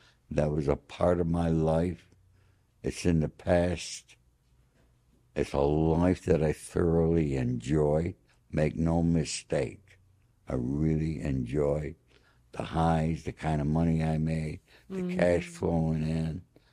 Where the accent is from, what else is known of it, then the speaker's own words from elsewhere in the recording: Rome, New York, United States; born there; But, you know, there's a lot of lows, very lows. And, but anyways, I was born in Rome, New York.